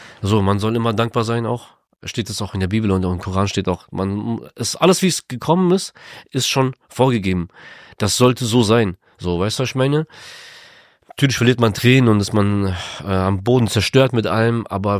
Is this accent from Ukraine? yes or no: yes; Ukraine; now in Germany; nee, ich bin Ukrainer, ich möchte meinen ukrainischen Pass behalten.